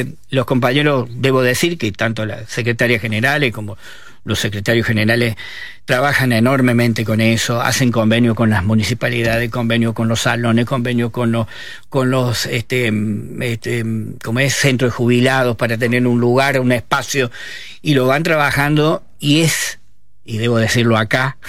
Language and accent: Spanish; Córdoba, Argentina; Digo, porque yo soy de Tercero Arriba.